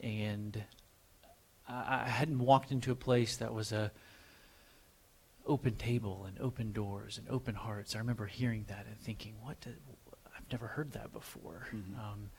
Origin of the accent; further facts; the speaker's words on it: Nashville, Tennessee, United States; Well, I was born here in Nashville, and I grew up in a pretty large family.